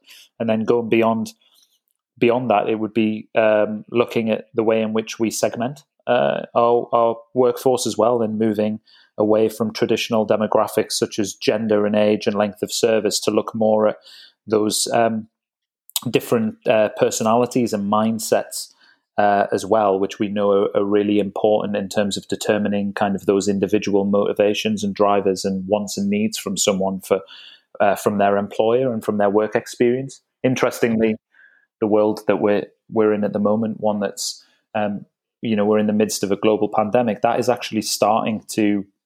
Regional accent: North East England, United Kingdom; But yeah, born and bred in the Northeast.

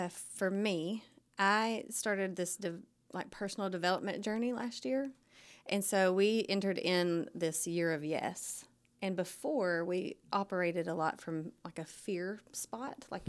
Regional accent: North Little Rock, Arkansas, United States; We wanted to stay in North Little Rock. We both were born and raised in North Little Rock, and it's really our community.

